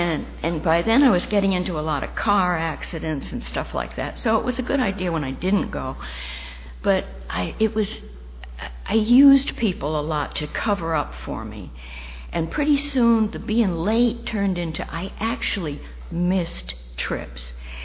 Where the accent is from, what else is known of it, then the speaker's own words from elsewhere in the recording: Pawtucket, Rhode Island, United States; I grew up in Pawtucket, Rhode Island, and if you want to make a limerick about that, you feel free, you know.